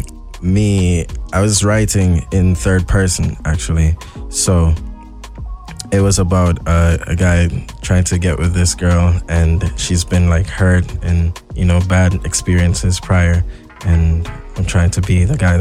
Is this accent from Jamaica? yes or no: yes; Jamaica; moved away as an adult; now in Cayman Islands; I'm from Jamaica, born and raised.